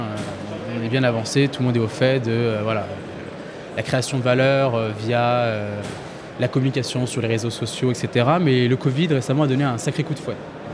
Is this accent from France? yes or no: yes; France; on a un certain ethnocentrisme en tant que Français.